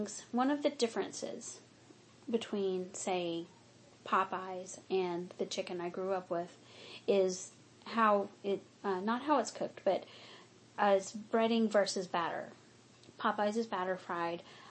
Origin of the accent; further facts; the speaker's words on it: Mississippi, United States; Because growing up in Mississippi, I loved fried chicken.